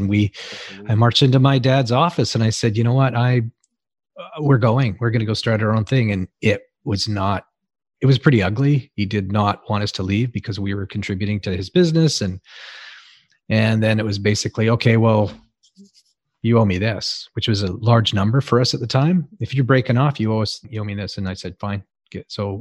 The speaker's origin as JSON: {"language": "English", "region": "Wales", "country": "United Kingdom", "said": "And he left England, or I'm from Wales, and they left on a boat. We didn't fly over. We were a people mover boat. We didn't have any money. We came to a new country, a new land."}